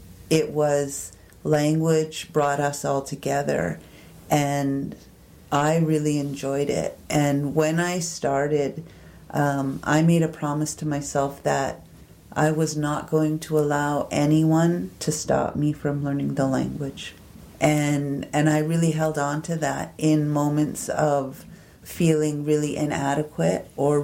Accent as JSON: {"language": "English", "region": "British Columbia", "country": "Canada"}